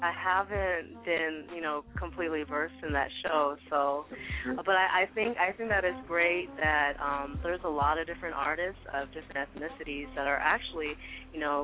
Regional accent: Philippines; I am a Filipina from the Philippines, you know, creating and performing soul music.

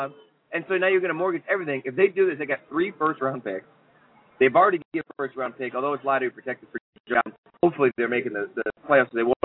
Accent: New York, United States; we have to like the Knicks because I'm from New York.

